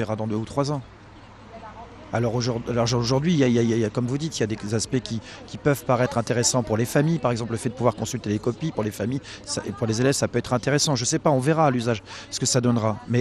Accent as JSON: {"language": "French", "town": "Saint-Quentin", "region": "Hauts-de-France", "country": "France", "said": "moi, je viens de Saint-Quentin, dans l'Aisne."}